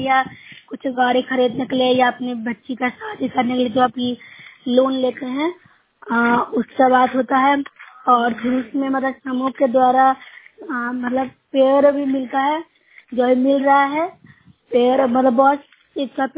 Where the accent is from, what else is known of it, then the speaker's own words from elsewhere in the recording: Nalanda, Bihar, India; मैं नूरशहर प्रखंड से हूँ, जिले नालंदा के निवासी हूँ।